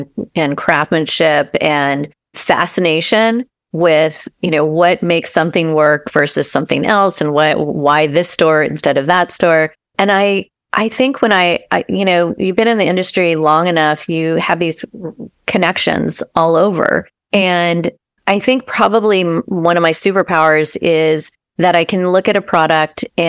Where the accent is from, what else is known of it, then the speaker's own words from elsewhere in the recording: Dallas, Texas, United States; Well, I'm a Texan. I grew up in Dallas and I used to ride in rodeos and not many people know about that.